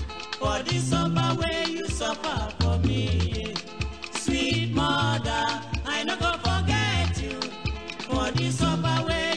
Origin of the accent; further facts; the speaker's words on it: London, United Kingdom; But even though I'm of Jamaican heritage, obviously growing up in London with a mix of cultures